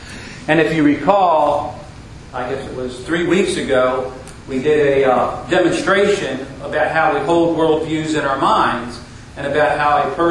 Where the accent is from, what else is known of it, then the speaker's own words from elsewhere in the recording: Baltimore, Maryland, United States; probably because I grew up in Baltimore, which was at that point a very successful sports city.